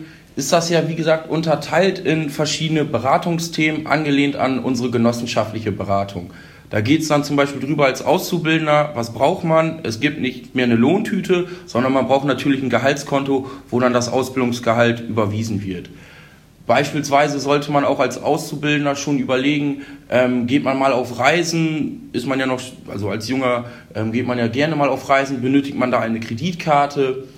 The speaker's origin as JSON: {"language": "German", "town": "Holdorf", "region": "Lower Saxony", "country": "Germany", "tie": "born or raised there", "said": "Bin sonst auch gebürtiger Holdorfer, also sehr hier in der Gemeinde mit vielen Vereinen verwurzelt"}